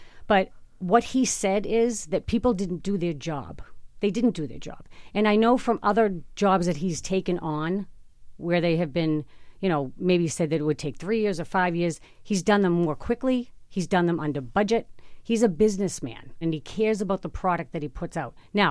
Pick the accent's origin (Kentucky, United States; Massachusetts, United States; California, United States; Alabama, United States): Massachusetts, United States; Boston; That's how I grew up. I grew up in Mission Hill. We had every flavor in my class.